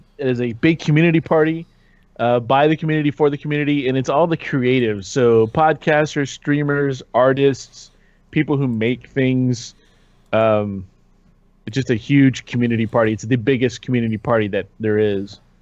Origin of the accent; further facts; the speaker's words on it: Orlando, Florida, United States; But anyhow … from Orlando, Florida.